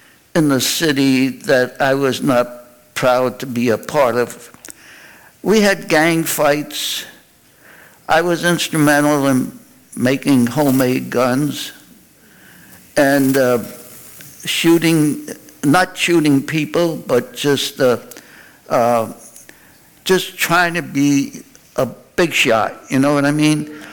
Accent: New York City, New York, United States; So that was part of a small snippet of growing up in New York City.

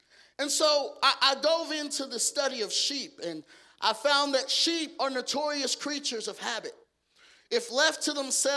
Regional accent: Garland, Texas, United States; I'm from Garland, Texas, a little suburb outside of Dallas, Texas.

